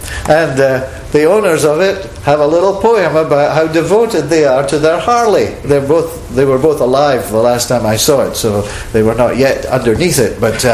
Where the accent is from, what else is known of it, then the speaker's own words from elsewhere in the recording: Edinburgh, Scotland, United Kingdom; as a young man, I was wandering in a graveyard in Edinburgh, in Scotland, my hometown